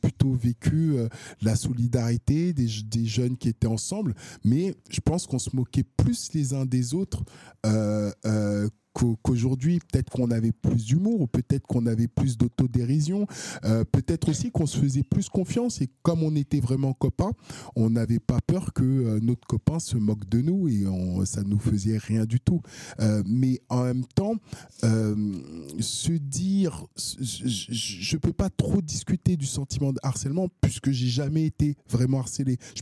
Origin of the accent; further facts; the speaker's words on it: Senegal; born there; also born or lived in Paris region, France; Alors, je suis né au Sénégal. J'ai habité très longtemps en France, en région parisienne. Et depuis le mois de juin, avec mes enfants, je suis retourné m'installer au Sénégal, à Sali, à 2 heures à peu près en voiture de Dakar.